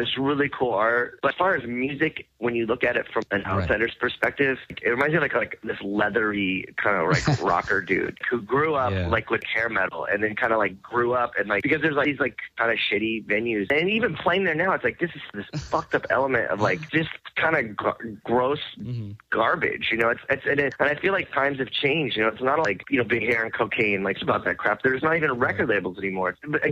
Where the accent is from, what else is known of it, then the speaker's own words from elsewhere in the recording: San Diego, California, United States; growing up in San Diego, everyone always would ask like, why does all this weird stuff come out of San Diego?